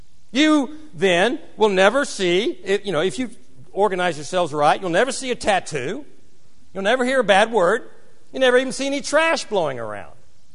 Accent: United States; I'm an American. I want property.

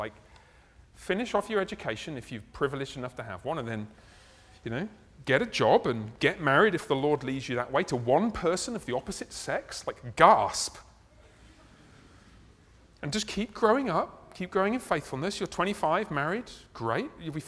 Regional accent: United Kingdom; I mentioned this because I'm British, I'm sorry about this.

